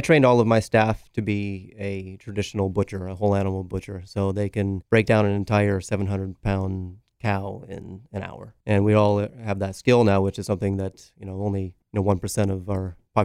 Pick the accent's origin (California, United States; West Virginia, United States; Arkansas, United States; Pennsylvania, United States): California, United States; I grew up in California. My wife's from upstate New York.